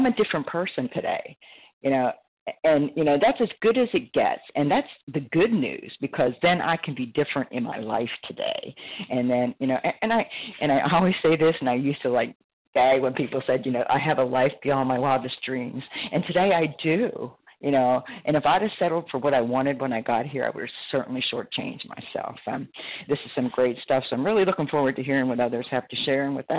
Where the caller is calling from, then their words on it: Florida, United States; recovered compulsive eater, anorexic in Florida.